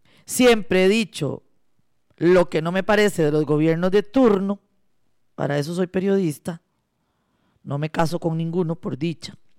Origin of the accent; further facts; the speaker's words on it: Costa Rica; ¿Nos satisface como costarricenses o no nos satisface?